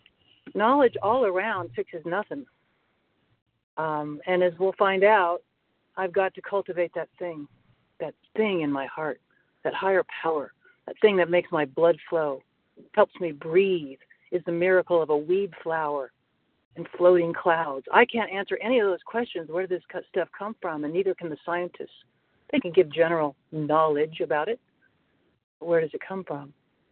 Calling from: North Carolina, United States; North Carolina.

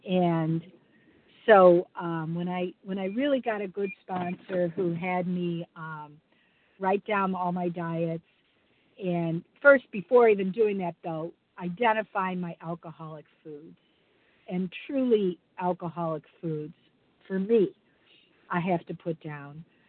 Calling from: Chicago, Illinois, United States; I'm calling from Chicago.

